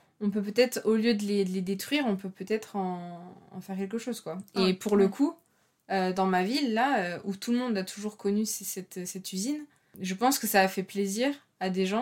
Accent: France; Mes études à Clermont-Ferrand, je viens du centre de la France, je me retrouve à travailler en Saône-et-Loire

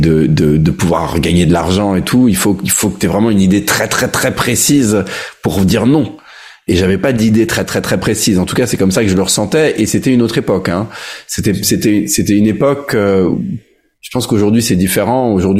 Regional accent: France; j'ai grandi en France avec une maman française, un papa californien.

